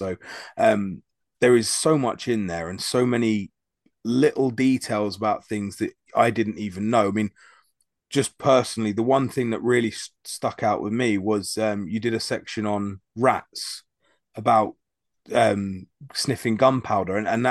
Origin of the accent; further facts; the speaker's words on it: United Kingdom; obviously being a British person, we don't know a huge amount about American and history.